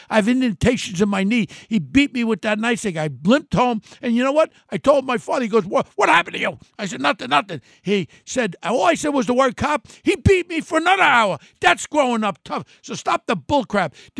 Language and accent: English; Ozone Park, New York, United States; Growing up in Ozone Park, where a father was born in Germany